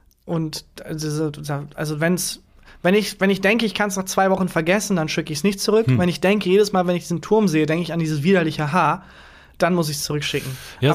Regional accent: North Rhine-Westphalia, Germany; Ich komme ja aus der Nähe aus Bielefeld.

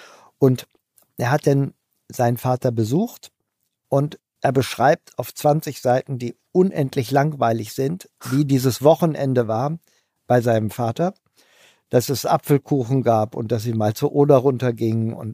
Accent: Hanover, Lower Saxony, Germany; Das ist auch ein bisschen, ich bin Hannoveraner

